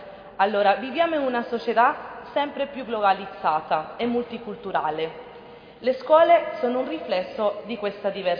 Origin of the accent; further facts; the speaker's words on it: Honduras; now in Italy; Io vengo dall'Honduras, sono in Italia da molti anni